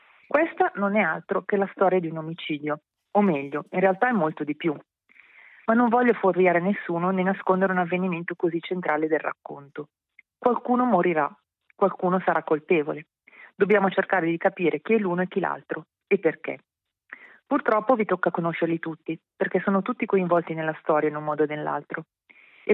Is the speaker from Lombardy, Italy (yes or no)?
yes; Lombardy, Italy; accent: Milanese; Sì, allora, con la mia pronuncia molto milanese, perché vi leggo l'incipit.